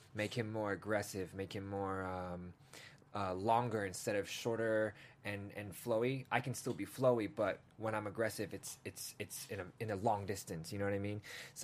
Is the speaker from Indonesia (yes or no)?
no; England, United Kingdom; born there; I was born in England, man. We just traveled around a lot.